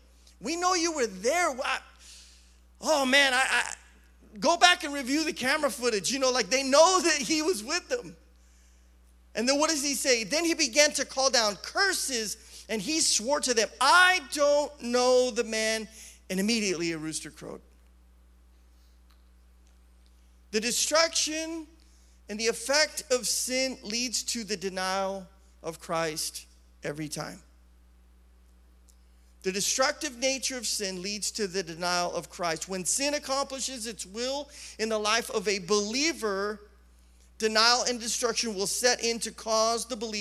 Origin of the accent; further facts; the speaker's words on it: Idaho, United States; moved away; When I moved to the valley, everybody said I sounded like I was from another world. Because I was from Idaho, and we talk slower, and I don't know, we just, whatever.